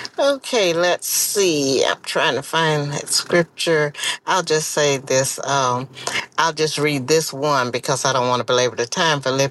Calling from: Dallas, Texas, United States; I'm hailing in from Dallas, Texas.

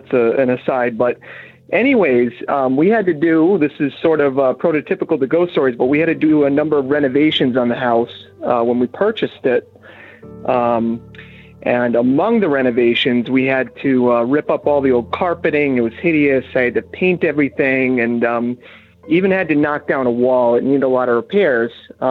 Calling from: Massachusetts, United States; Oh my goodness. … I'm calling from Massachusetts.

